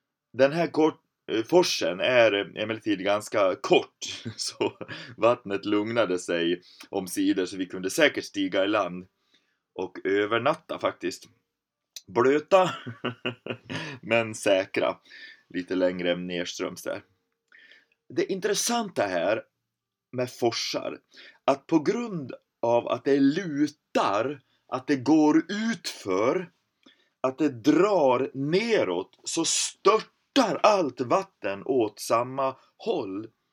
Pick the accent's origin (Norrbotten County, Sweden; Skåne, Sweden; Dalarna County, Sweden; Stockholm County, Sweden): Dalarna County, Sweden; Hemma i Dalälvarna är strömmarna ibland mycket kraftiga.